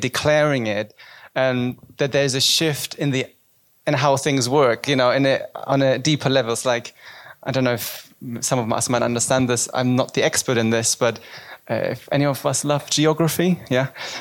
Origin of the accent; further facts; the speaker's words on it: Germany; moved away; But yeah, I'm from Germany, but it's still down the road compared to, I mean, anyways, but I feel very settled here now though